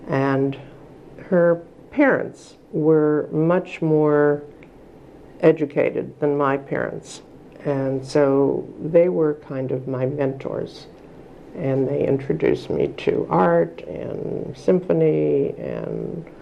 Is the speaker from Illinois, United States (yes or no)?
yes; Chicago, Illinois, United States; I was born in 1927 in Chicago, Illinois. I lived with my parents until my mother died at the age of 7.